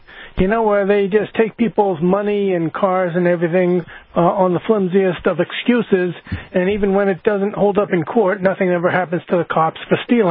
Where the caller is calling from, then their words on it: Hudson, New Hampshire, United States; I am from Hudson, New Hampshire.